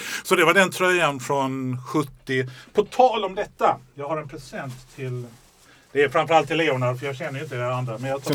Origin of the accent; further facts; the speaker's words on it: Sweden; jag är en svensk Arsenal-supporter